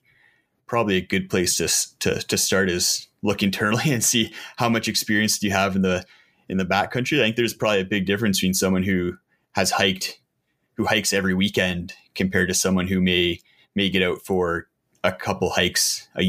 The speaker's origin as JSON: {"language": "English", "region": "Ontario", "country": "Canada", "tie": "born or raised there", "said": "Yeah, I grew up out on the East Coast, actually. I grew up in Ontario outside of Ottawa."}